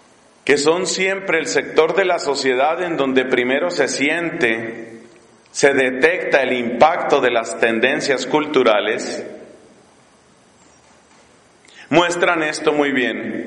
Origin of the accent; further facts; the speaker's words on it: Colombia; Estuvo trabajando en la ciudad de Cali, una ciudad que es famosa en mi país por la belleza de sus mujeres.